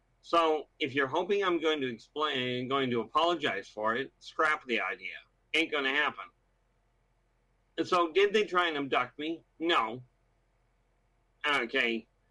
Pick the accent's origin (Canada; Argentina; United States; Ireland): Canada; welcome to Canada. I call my own government stupid.